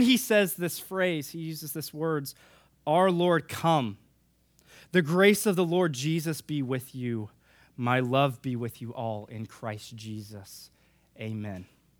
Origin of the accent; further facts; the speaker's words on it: Texas, United States; born there; I was born in Texas.